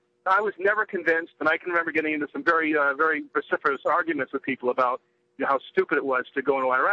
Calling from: Rochester, New York, United States; Yeah, it's … calling from Rochester.

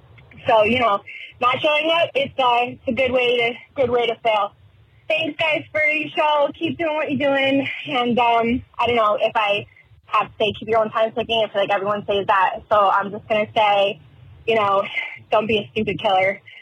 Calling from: Massachusetts, United States; I am calling you from Massachusetts.

